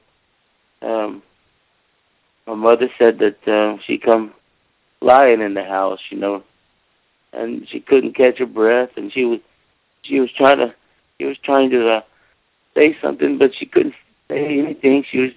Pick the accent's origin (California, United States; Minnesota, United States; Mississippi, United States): Mississippi, United States; Choctaw; I'm here in Choctaw, Mississippi, which is about 5 miles from Philadelphia, Mississippi. And I'm from the Choctaw Indian Reservation.